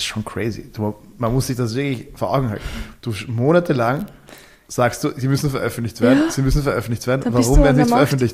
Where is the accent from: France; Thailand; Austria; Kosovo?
Austria; Wir dürfen als Österreicher gar nicht jetzt mit dem Finger auf andere Länder zeigen.